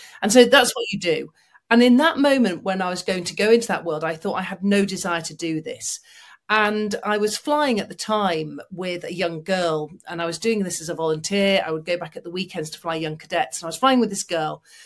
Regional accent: Manchester, North West England, United Kingdom; I was growing up in Northern England in Manchester, and, you know, you're not exactly surrounded by inspiration in that area of the world.

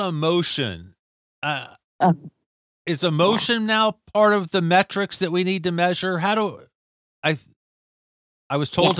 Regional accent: Orlando, Florida, United States; born there; I was born in Orlando. And so we used to go there every week.

